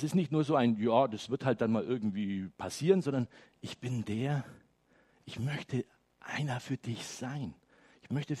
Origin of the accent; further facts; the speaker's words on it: Bavaria, Germany; Ich bin ja aus dem Bayerisch-Schwäbischen.